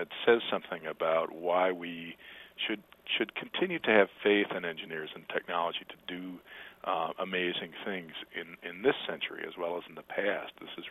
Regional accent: Detroit, Michigan, United States; I grew up in Detroit and can remember the last of the interstates being built through there.

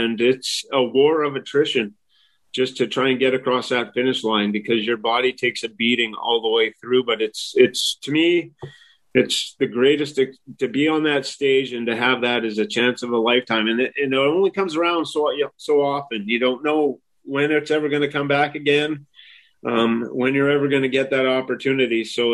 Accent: Montana, United States; also born or lived in British Columbia; I actually had my hockey part in British Columbia and spent a lot of my time growing up in Montana.

